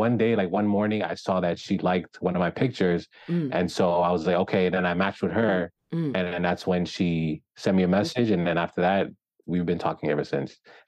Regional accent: New Jersey, United States; now in Florida, United States; Originally, I'm from New Jersey. Mm-hmm. I moved to Florida.

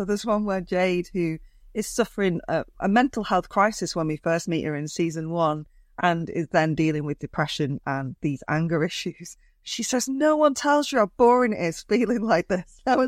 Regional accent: Wigan, North West England, United Kingdom; even though I'm from Wigan, which isn't, you know, it's got a canal. It's not really got the ocean, but it's not far.

